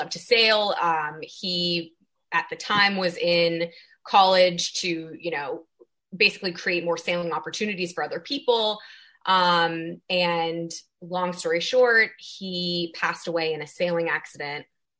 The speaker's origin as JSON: {"language": "English", "region": "California", "country": "United States", "tie": "born or raised there", "said": "I grew up in the Bay Area. I've always been very drawn to sailing."}